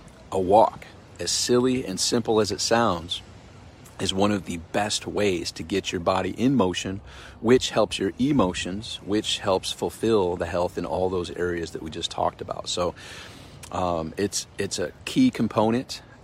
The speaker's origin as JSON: {"language": "English", "town": "Rochester", "region": "New York", "country": "United States", "said": "because I'm from Rochester, New York, and I know that feeling when you open the door and there's that snow"}